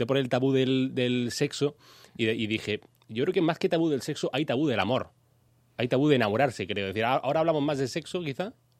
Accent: Madrid, Community of Madrid, Spain; born there; yo nací en Madrid, en Cuatro Caminos, mi padre era herrero.

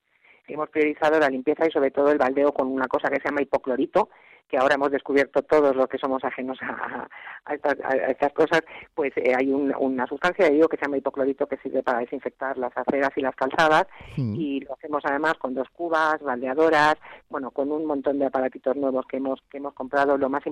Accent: Spain; lo digo como española, como persona, no como alcaldesa

